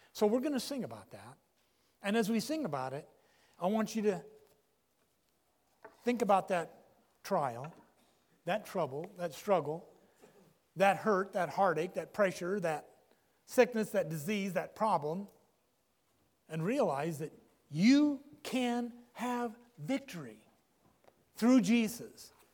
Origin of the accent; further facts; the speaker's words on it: Iowa, United States; several hours south of where I grew up in Iowa